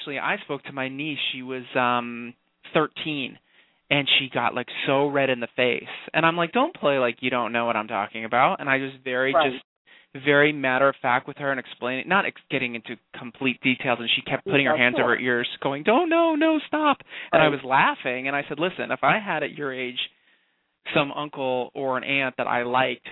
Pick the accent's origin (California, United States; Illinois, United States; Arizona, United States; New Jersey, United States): Arizona, United States; there is a raging fire going on in my home state of Arizona right now.